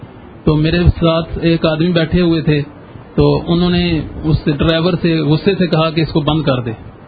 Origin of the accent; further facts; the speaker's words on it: Jhelum, Punjab, Pakistan; میں جہلم سے آیا ہوں اور ہر جمعرات کو آتا ہوں.